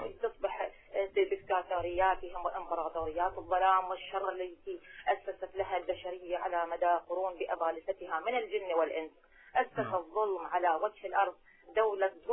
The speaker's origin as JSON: {"language": "Arabic", "country": "Iraq", "said": "باعتبار أنا أيضا من العراق ونحن ذقنا الويلات والمرارات من هذا النظام"}